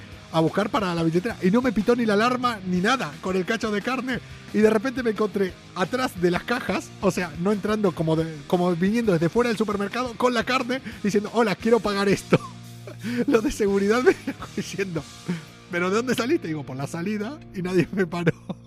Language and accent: Spanish; Andalusia, Spain; todo el mundo sabe que yo nací aquí. Yo soy más andaluz que Laura. Yo solo hago el acento argentino.